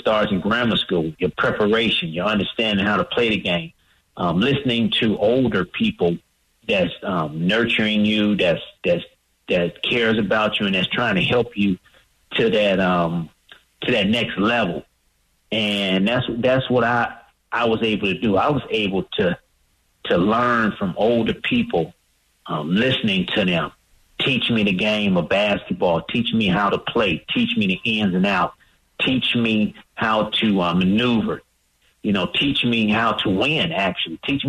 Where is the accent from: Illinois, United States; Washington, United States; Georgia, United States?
Illinois, United States; Chicago; You know, I'm from Chicago, like you said, and I watched the Bulls, and I watched Michael Jordan when he first came to Chicago, got drafted.